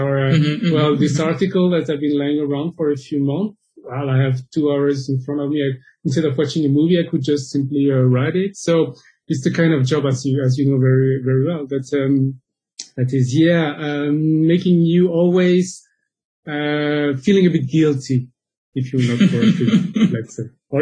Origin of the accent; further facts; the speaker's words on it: France; my parents come from Madagascar. Myself, I was born and raised in France, but my parents come from Madagascar.